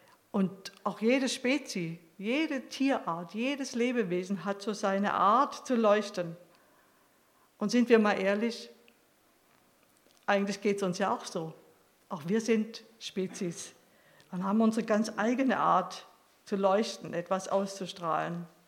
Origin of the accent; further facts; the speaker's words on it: Stuttgart, Baden-Württemberg, Germany; Ich war damals in Stuttgart, das war in der Zeit, wo ich hier aktiv war und bin nach Stuttgart in meine Heimat gefahren.